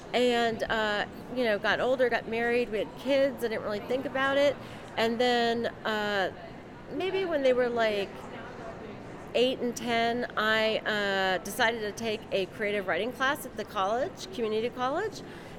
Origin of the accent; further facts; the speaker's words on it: Virginia, United States; now in Maryland, United States; I grew up in Northern Virginia.